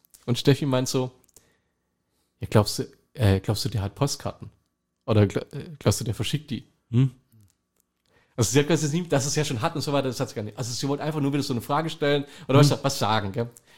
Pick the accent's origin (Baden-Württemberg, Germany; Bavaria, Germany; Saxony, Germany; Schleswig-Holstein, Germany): Schleswig-Holstein, Germany; Kiel; Das ist das, womit wir in Anführungsstrichen in Kiel groß geworden sind.